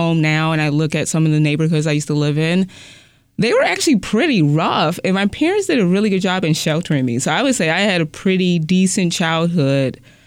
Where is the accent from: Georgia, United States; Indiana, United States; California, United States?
Indiana, United States; Gary; No, not at all. I am from Gary, Indiana.